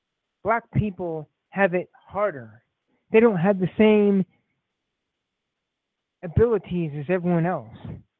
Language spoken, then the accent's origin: English; Indiana, United States; I'm from Indiana, born here, raised here